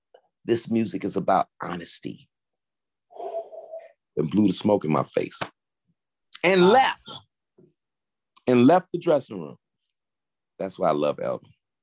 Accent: Chicago, Illinois, United States; born there; I was born 1971 in Chicago, South Side of Chicago. I'm from a family of 9 brothers and sisters.

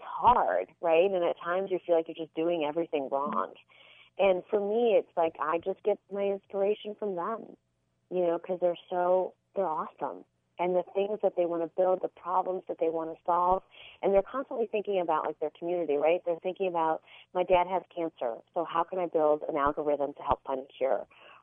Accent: United States; I've dedicated my life to it as an American, right?

